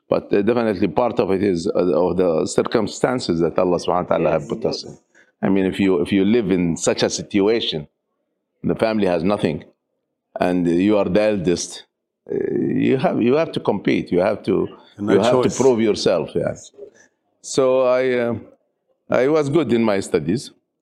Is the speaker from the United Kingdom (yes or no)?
no; Kuwait; So I was born in Kuwait, and Kuwait at that time had no oil.